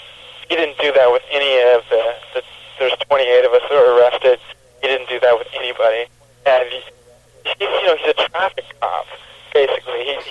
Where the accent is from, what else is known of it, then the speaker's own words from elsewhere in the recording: California, United States; I'm originally Californian, in an area that's right next to some of the last redwoods down in Sonoma County.